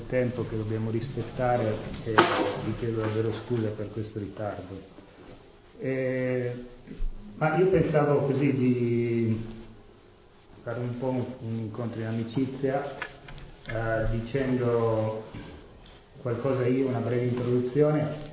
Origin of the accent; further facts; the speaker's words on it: Turin, Piedmont, Italy; io sono un ragazzo di periferia, vengo dalla periferia di Torino, Mirafiori